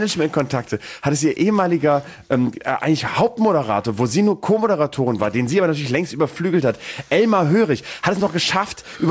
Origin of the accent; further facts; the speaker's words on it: East Germany, Germany; aber man fühlt sich trotzdem als Ostdeutscher repräsentiert.